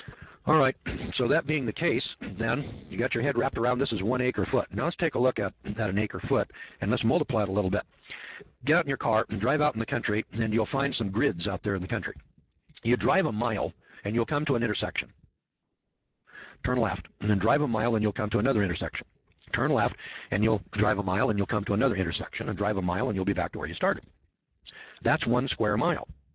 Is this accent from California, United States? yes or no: yes; Eureka, California, United States; So I'm from Eureka, California, and they have blocks there.